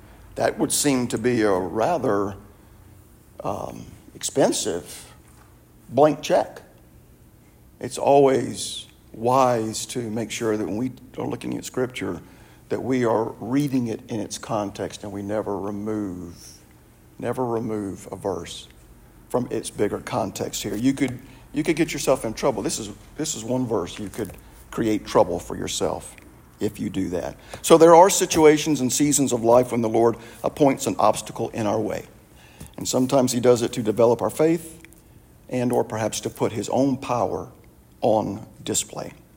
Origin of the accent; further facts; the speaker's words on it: the South, United States; I grew up in the South. And I did come to faith in the Lord in the previous century. And so being a Southerner and having come to faith in the previous century